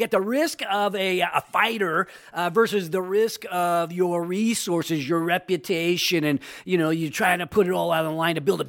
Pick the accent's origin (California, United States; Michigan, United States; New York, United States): California, United States; Sacramento; now I'm trying to help my hometown, the hometown that grew me up, and you know, help. It's the best way to meet the most ambitious people in Sacramento